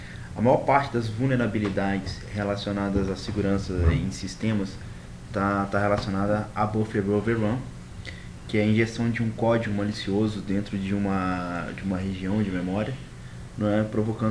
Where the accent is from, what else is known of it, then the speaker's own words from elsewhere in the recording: Minas Gerais, Brazil; eu sou de Minas Gerais, né?